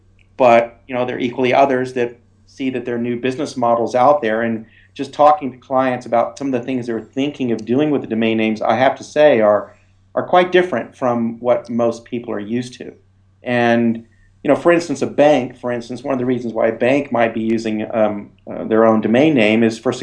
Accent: United States; now in Ireland; as you can tell, I'm American, not Irish, even though I live here.

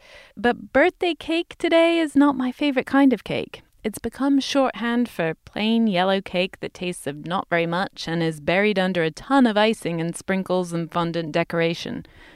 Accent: United Kingdom; We are British.

